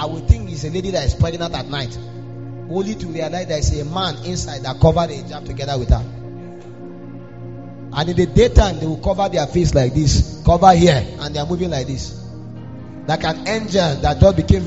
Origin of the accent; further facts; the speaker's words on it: Zaria, Kaduna State, Nigeria; I came from Zaria.